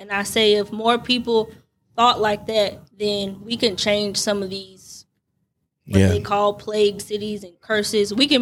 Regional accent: Warrenton, North Carolina, United States; now in Henderson, United States; When I'm from Warrenton, but I live in Henderson, North Carolina.

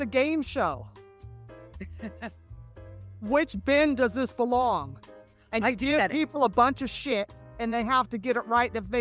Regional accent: San Francisco, California, United States; Like, I grew up in San Francisco, when people used to ask me, are you from Brooklyn or are you from New Jersey? And I'm like, I'm from San Francisco.

